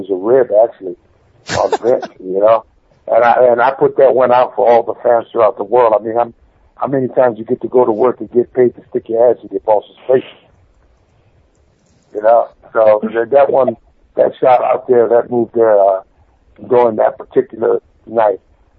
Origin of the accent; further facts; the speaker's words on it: San Francisco, California, United States; my hometown of San Francisco, California, the Cow Palace. I was born and raised out towards that way, so it was always a big deal for me to go back home and perform in front of my friends